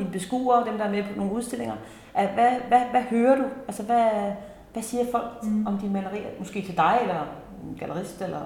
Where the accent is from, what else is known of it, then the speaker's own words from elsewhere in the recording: North Denmark Region, Denmark; jeg er nordjyder